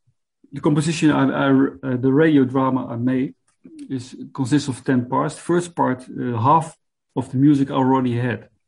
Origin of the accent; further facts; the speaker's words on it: Groningen, Netherlands; born there; English is a second language; I was born in 1963 in Groningen, which is the upmost north province of Holland.